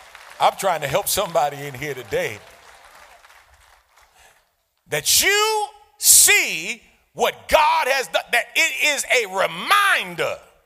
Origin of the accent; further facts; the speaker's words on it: New York City, New York, United States; I was born in New York City, Brooklyn, New York. Grew up on the Lower East Side of Manhattan, 465 East 10th Street, apartment 13H in the Jacob Riis Housing Projects.